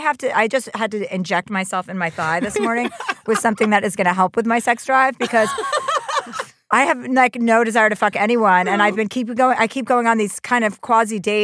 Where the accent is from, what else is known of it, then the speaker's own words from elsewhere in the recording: New Jersey, United States; I'm from New Jersey.